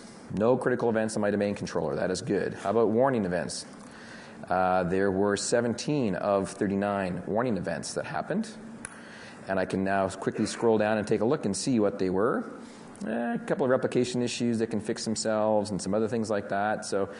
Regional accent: Canada; Even though I am Canadian and red is a Canadian color

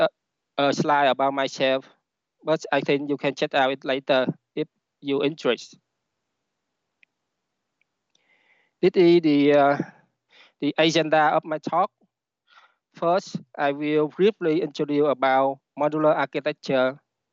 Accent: Vietnam; English is a second language; My name is … I'm from Vietnam.

